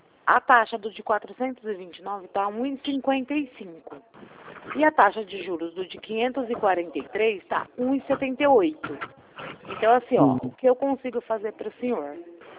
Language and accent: Portuguese; Marília, São Paulo, Brazil; Eu sou de Marília